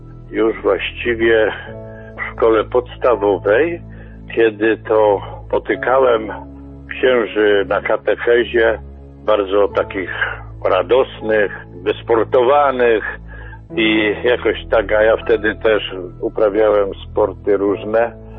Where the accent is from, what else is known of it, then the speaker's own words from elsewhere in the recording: Mysłowice, Silesian Voivodeship, Poland; to w swojej właściwie miejscowości, bo jestem z Wesołej, to jest Mysłowice Wesoła